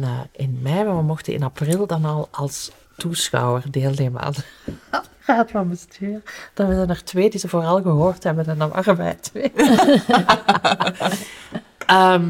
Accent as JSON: {"language": "Dutch", "town": "Diest", "region": "Flemish Brabant", "country": "Belgium", "said": "Ik ben van Diest en dat is de grens. Brabant, dus Brabant, maar het is zo vlak naast Antwerpen en vlak naast Limburg."}